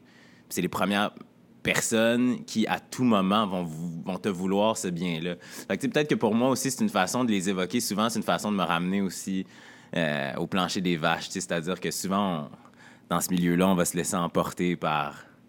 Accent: Quebec City, Quebec, Canada; Moi, je viens de Québec. J'ai grandi dans un milieu, ben, je dirais pas modeste, mais moyen, un milieu totalement normal.

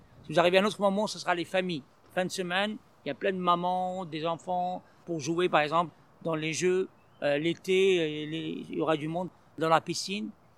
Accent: Algeria; born there; moved away as an adult; also born or lived in France; Moi, je suis né en Algérie. J'ai quitté l'Algérie pour aller en France pour suivre mes études.

